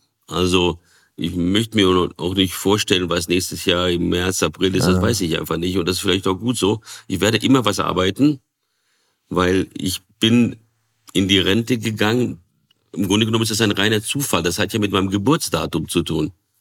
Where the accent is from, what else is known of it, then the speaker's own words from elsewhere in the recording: Brazil; da als ich als Säugling oder als Kind in Brasilien aufgewachsen bin